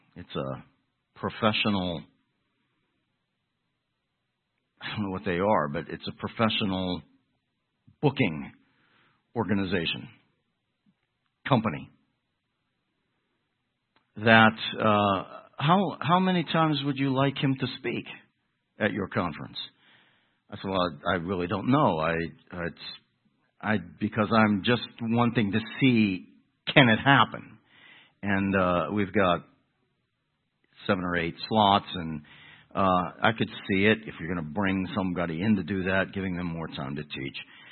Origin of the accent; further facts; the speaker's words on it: Pennsylvania, United States; accent: Pittsburghese; I'm getting my Pittsburghese in check, my accent in check.